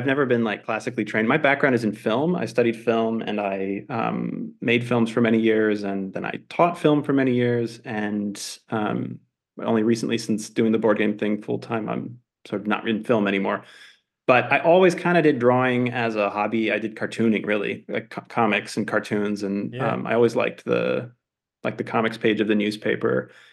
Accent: New Mexico, United States; also born or lived in Switzerland; now in Germany; Well, I was born in Switzerland, and then that's where the fellowship begins. And then my parents moved to the States. We moved to New Mexico

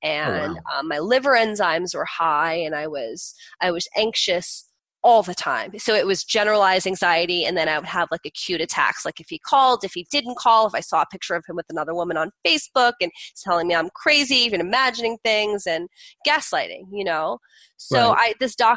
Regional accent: New Jersey, United States; I'm from Jersey.

